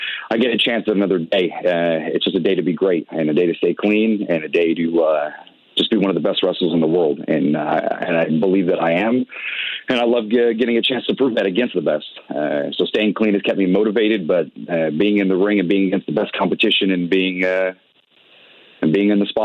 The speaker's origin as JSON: {"language": "English", "town": "Providence", "region": "Rhode Island", "country": "United States", "said": "I'm from Providence, Rhode Island."}